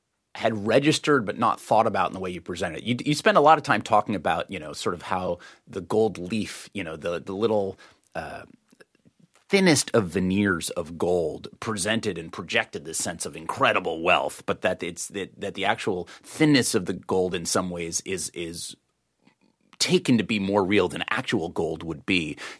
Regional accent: California, United States; You know, I'm Californian.

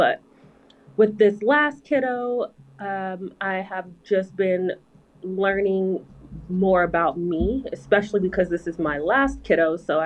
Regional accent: Denver, Colorado, United States; I'm from Denver, Colorado.

